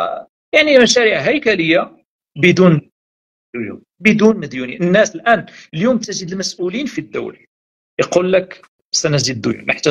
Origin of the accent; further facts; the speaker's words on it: Morocco; كما يقال عندنا في المغرب حلوا في قرموس